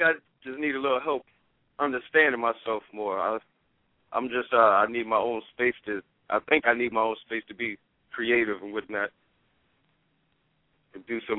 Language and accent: English; Hopewell, Virginia, United States; now in Washington, United States; I'm from Hopewell, Virginia. I'm calling from D.C.